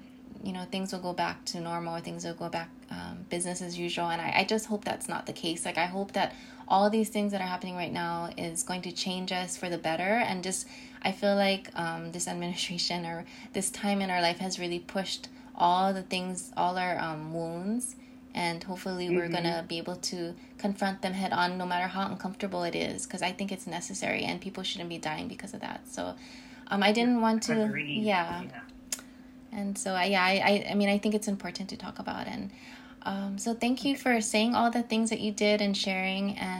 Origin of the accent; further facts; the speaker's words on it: Hawaii, United States; I mean, I'm born and raised in Hawaii, but I went away for school, and I did come back